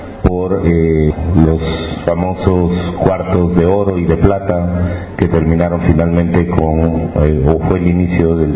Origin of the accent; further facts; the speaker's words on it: Cajamarca, Peru; Yo vengo de los Andes, del norte de Perú, de Cajamarca